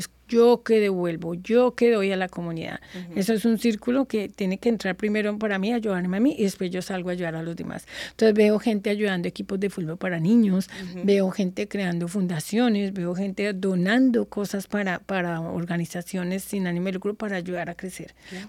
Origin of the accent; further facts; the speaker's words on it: Colombia; parte de lo que yo soy como latina, sé cómo se hace un negocio en Colombia